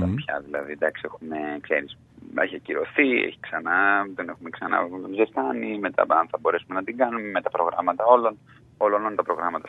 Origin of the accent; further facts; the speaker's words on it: Greece; για το πόσο ξεχωριστοί νιώθουμε που είμαστε Έλληνες